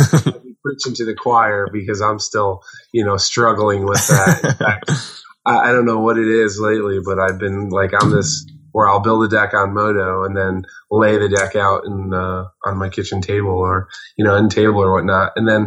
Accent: Jefferson Heights, New York, United States; Yes, I was born and raised in Jefferson Heights, New York, which is a right around the village of Catskill.

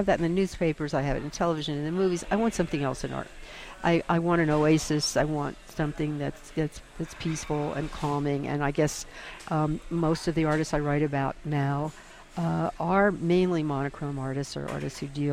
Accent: Washington, District of Columbia, United States; born or raised there

